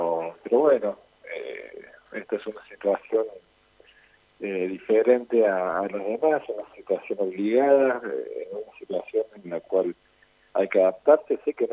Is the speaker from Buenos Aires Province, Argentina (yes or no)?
no; Laguna Larga, Córdoba, Argentina; born there; now in Santa Fe, Argentina; Sí, de hecho, yo soy nacido en Laguna Larga, pero mi mujer es santafesina, así que me quedé viviendo en Santa Fe.